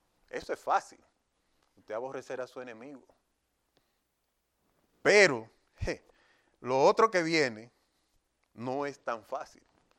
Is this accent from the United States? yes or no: yes; Brooklyn, New York, United States; Yo me crié en Nueva York, en Brooklyn.